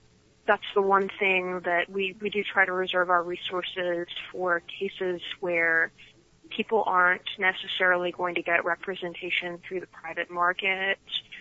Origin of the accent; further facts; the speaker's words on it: North Carolina, United States; I grew up here in North Carolina and have roots in both the eastern and western parts of the state.